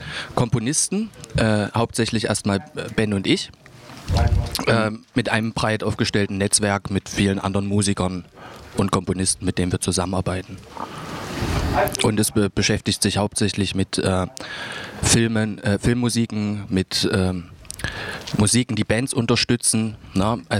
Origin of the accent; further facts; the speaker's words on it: Saxony, Germany; Ich komme ursprünglich auch aus den Randgebieten von Leipzig und bin aber schon immer Leipzig nah verbunden.